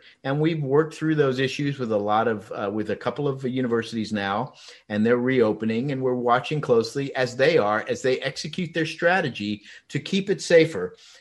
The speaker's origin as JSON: {"language": "English", "region": "North Carolina", "country": "United States", "said": "But I came from North Carolina, and those schools have taken a different approach."}